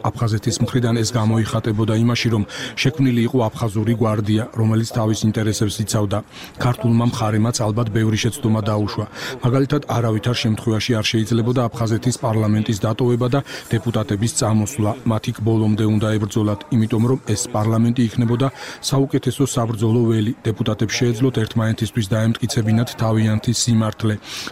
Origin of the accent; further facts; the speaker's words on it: Sukhumi, Abkhazia, Georgia; დავიბადე ქალაქ სოხუმში. სოხუმშივე გავიზარდე, დავამთავრე მე-6 საშუალო სკოლა, აკაკი წერეთლის სახელობის ქართული საშუალო სკოლა.